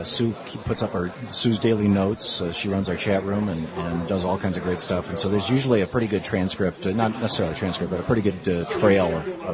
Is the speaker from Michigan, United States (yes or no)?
yes; Lansing, Michigan, United States; But I grew up in Michigan. I grew up in Lansing, Michigan, and my dad worked in a tool and die shop, and most of my friends were white, blue collar, middle class